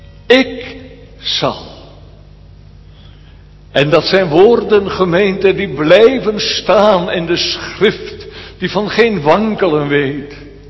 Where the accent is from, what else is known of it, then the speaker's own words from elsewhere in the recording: Elburg, Gelderland, Netherlands; Ik ben opgegroeid in Elburg gemeente.